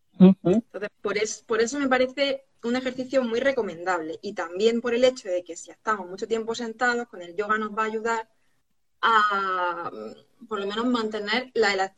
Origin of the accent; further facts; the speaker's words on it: Almería, Andalusia, Spain; ahora sí que voy a aprovechar para darle bombo a mi tierra, porque en Almería tenemos una playa